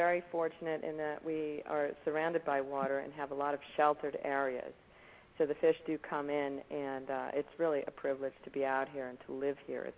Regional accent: California, United States; I grew up in California, and the favorite pastime I had was fishing with my dad.

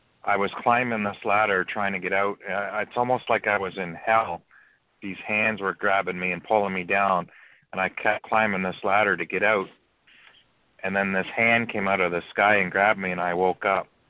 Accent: Canada; I look younger than what I am because I'm Canadian too, eh?

